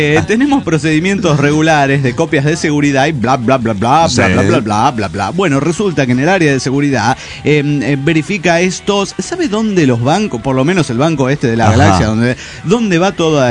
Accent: Tlaxcala, Mexico; Hola, ¿cómo están? … de Tlaxcala, México.

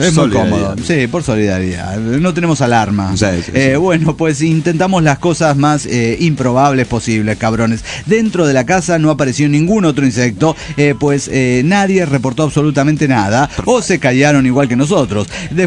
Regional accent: Diamante, Entre Ríos, Argentina; Estamos en Diamante, sí que sí. Mesopotamia, Argentina

